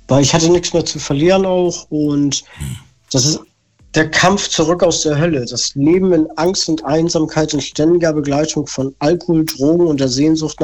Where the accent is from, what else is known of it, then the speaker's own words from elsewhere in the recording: Hamburg, Germany; Meine ich komme aus Norden, aus Hamburg.